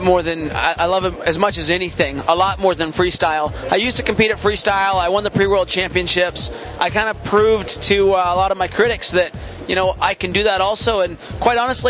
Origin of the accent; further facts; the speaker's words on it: Hood River, Oregon, United States; Yeah, I had a lot of fun competing at the Little White race just because it's my hometown. I live right around Hood River, and it was more of a locals race